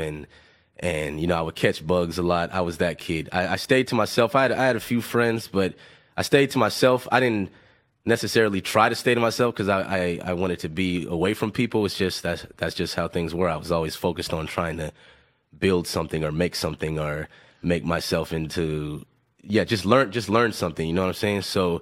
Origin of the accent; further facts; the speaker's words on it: Los Angeles, California, United States; I'm from Los Angeles, but Panorama City. It's in the San Fernando Valley.